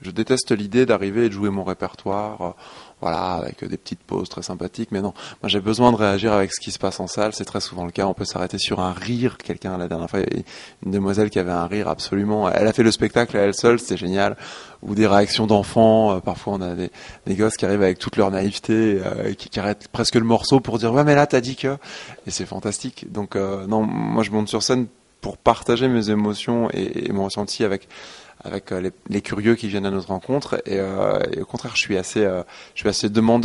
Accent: Reims, Grand Est, France; Bah, je viens de Reims, Champagne-Ardenne en fait

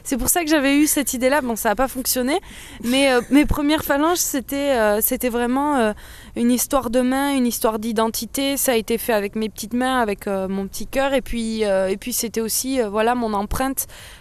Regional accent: Perpignan, Occitanie, France; Moi je suis de Perpignan, donc je suis quand même assez euphorique.

